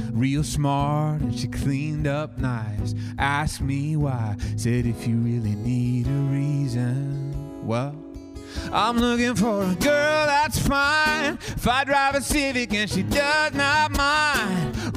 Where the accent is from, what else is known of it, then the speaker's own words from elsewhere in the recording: Oklahoma, United States; So I grew up in Oklahoma, and so I feel like that era of country music was just, I don't know, like I grew up listening to it.